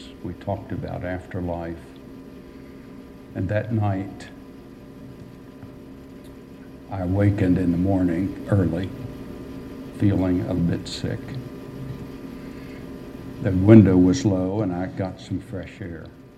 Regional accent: West Virginia, United States; moved away as an adult; also born or lived in Arkansas; I was born and reared in West Virginia. Made my way to Fried Hardeman College, and then to Harding College, and then to Northeast Arkansas for 10 years in the 60s

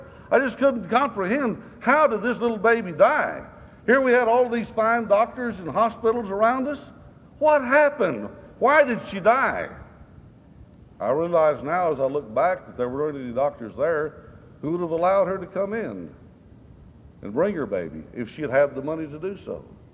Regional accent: Arizona, United States; I had the privilege of growing up near the Mexican border in the state of Arizona. And as a very small child, I attended a school that was primarily Hispanic.

